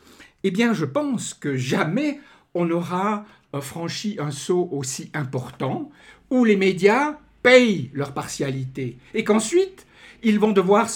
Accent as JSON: {"language": "French", "country": "Switzerland", "said": "chez nous en Suisse."}